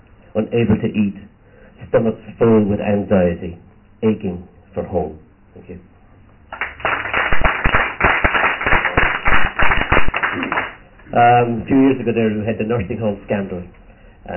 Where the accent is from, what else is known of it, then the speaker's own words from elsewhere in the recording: Limerick, Munster, Ireland; I'm from Limerick.